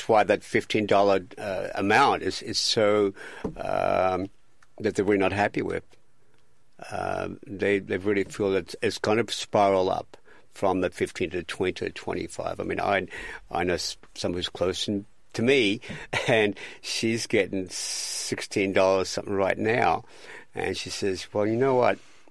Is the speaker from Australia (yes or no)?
yes; Australia; I'm from Australia, and the minimum wage there is much higher than what it is over here.